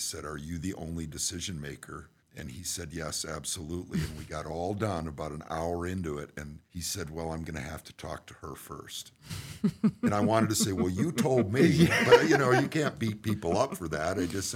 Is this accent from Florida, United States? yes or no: no; Wisconsin, United States; moved away as an adult; When I got out of college, I moved to the big city from Wisconsin and end up moving to the East Coast.